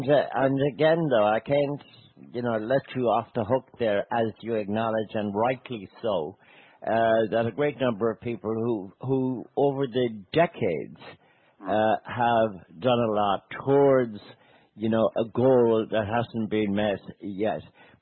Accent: Ireland; if we as Irish have something to put on the table that makes sense

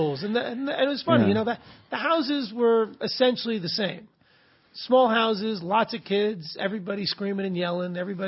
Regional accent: Valley Stream, New York, United States; also born or lived in Woodside, United States; So I was born in Woodside. We stayed there for about 3 years, and then we moved to Valley Stream, Long Island. And Valley Stream, sort of. Typical working-class Long Island neighborhood, all Irish and Italian.

